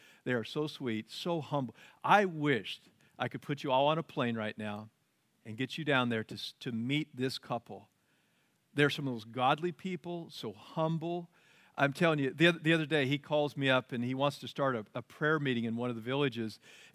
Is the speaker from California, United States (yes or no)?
no; Oregon, United States; I grew up in Oregon, and I do a lot of outdoor stuff and backpacking and camping and all that.